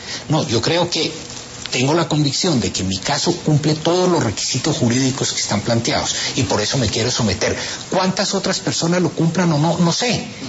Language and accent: Spanish; Colombia